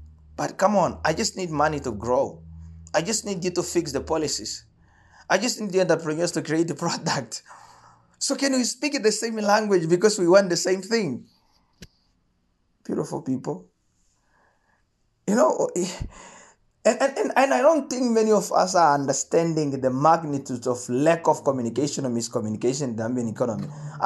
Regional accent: Katima Mulilo, Zambezi, Namibia; Guys, I'm from Zambezi, man. I'm from Katima, and like we are producing some good maize here.

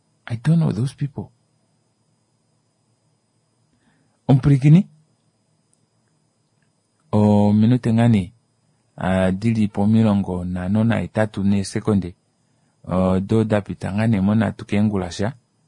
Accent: Namibia; I told him, no, I'm from Namibia. I just arrived now here.

